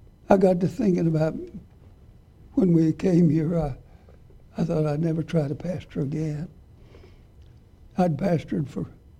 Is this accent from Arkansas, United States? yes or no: yes; Arkansas, United States; also born or lived in Wewoka; It reminded me of how I grew up down in southern Arkansas. I was born in Wewoka, but Mom and Dad moved immediately down below Waldron.